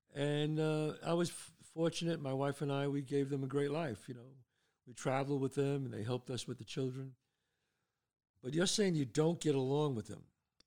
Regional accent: Bronx, New York, United States; But when I was growing up in the Bronx, they didn't want to teach it to me and my sister

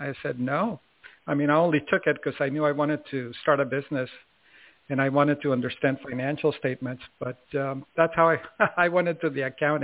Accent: Mexico; also born or lived in Santa Monica; I was born in Santa Monica, California, but we were living in Mexico at the time.

